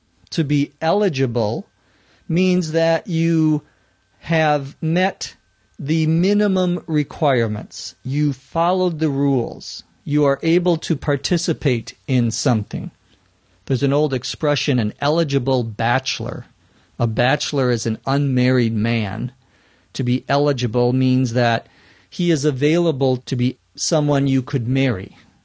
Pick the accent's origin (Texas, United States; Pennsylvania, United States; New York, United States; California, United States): California, United States; Los Angeles; from Los Angeles, California.